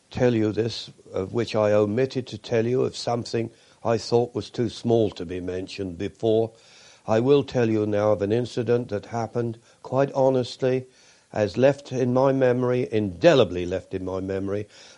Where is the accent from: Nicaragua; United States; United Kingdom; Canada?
United Kingdom; England; born there; I'm an Englishman. I'm born in England.